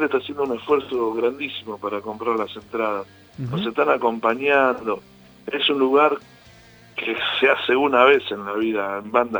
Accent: San Justo, Buenos Aires Province, Argentina; Yo que vengo de un barrio humilde, mis amigos, de la generación, yo soy vecino del Tano Marcello, del Tano Romano, éramos todos ahí los que nos encontramos, donde nuestros ídolos eran los del reloj, porque nosotros íbamos a la Plaza del Cañón, ahí en San Justo

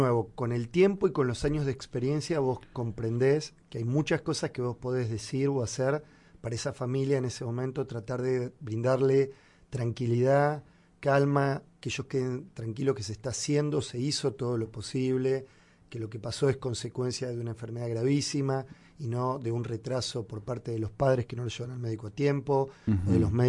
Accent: Argentina; me da vergüenza como argentino.

